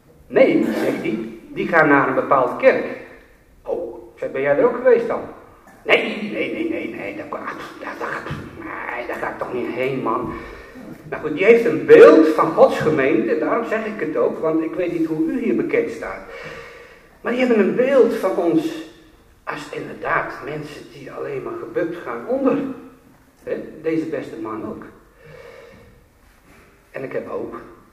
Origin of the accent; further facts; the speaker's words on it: Dokkum, Friesland, Netherlands; born there; Dan zegt hij zo van, waar ben je ook alweer geboren? Ik zeg, nou in Dokkum.